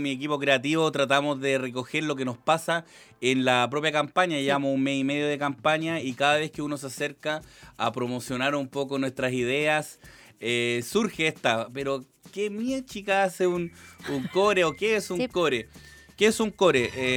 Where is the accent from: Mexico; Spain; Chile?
Chile; Villa Alemana, Valparaíso; also born or lived in Quilpué; yo me considero un ciudadano de esta región porque nací en Quilpué, viví mi adolescencia en Villa Alemana, estudié en Viña del Mar, acá cerquita en la Escuela de Sociología